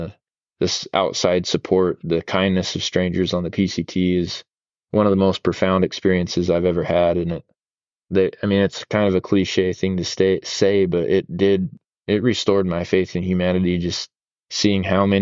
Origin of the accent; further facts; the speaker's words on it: Wellsville, Utah, United States; now in Sisters, United States; She's from my hometown of Wellsville, Utah